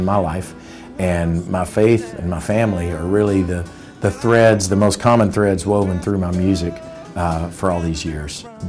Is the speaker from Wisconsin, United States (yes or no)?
no; Kentucky, United States; I grew up playing all kinds of music, but growing up in Kentucky, a lot of folk and bluegrass music and all of that.